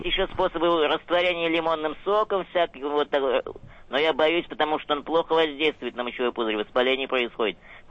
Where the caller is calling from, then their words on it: Nizhny Novgorod Oblast, Russia; я из Нижегородской области.